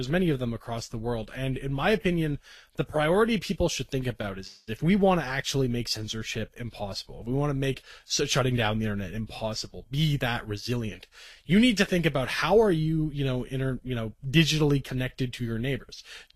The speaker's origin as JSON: {"language": "English", "country": "Canada", "said": "especially as a Canadian, it's quite staggering that my bank won't let me have a long password"}